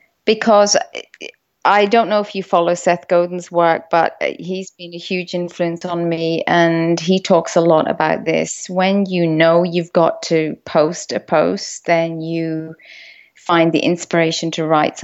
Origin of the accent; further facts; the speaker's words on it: Dublin, Leinster, Ireland; I would say that Dublin is the storytelling capital of the world. When I was growing up, you couldn't avoid he